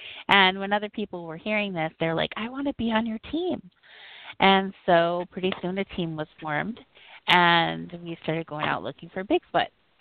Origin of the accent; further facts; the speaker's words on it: Minnesota, United States; growing up in Minnesota, spending my whole life in the woods